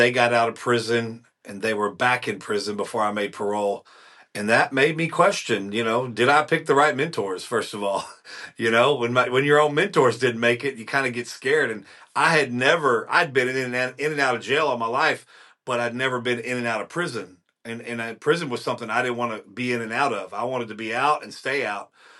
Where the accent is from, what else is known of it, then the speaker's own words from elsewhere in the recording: Dallas, Texas, United States; but man, I was born and raised in Dallas, Texas. I've lived in some other states during my party years.